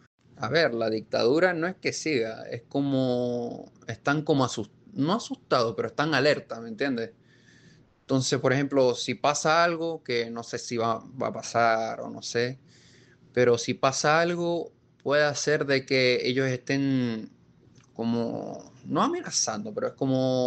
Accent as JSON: {"language": "Spanish", "country": "Venezuela", "said": "yo siendo venezolano"}